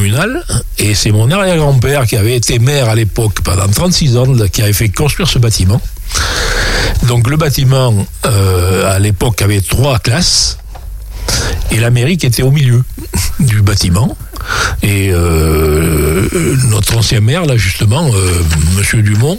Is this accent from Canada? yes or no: no; Saint-Pardoux-l'Ortigier, Nouvelle-Aquitaine, France; born there; je suis né à Saint-Pardoux-l'Ortiger, et je suis revenu parce que finalement, je trouve qu'on est bien en Corrèze et à la campagne.